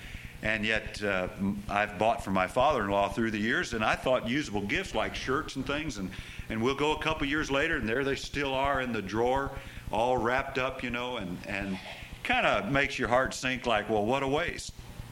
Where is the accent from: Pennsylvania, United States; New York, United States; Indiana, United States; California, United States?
Indiana, United States; Gary; I know I'm raised in Chicago area. I was raised in Gary, Indiana, steel mill country.